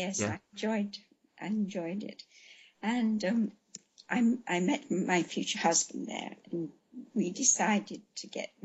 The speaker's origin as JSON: {"language": "English", "region": "London", "country": "United Kingdom", "tie": "born or raised there", "said": "I grew up in London, in North London. I was a schoolgirl during the war."}